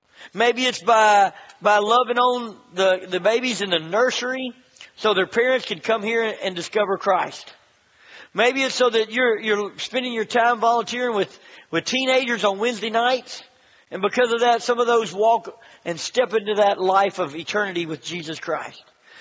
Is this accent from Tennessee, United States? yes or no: yes; Memphis, Tennessee, United States; I grew up in Memphis, Tennessee.